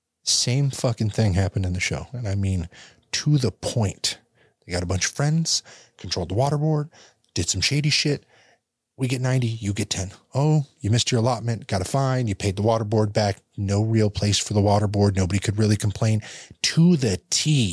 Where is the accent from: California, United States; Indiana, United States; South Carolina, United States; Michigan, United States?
California, United States; We're from California. If you didn't know, California refugees, we got out before the fires got real bad.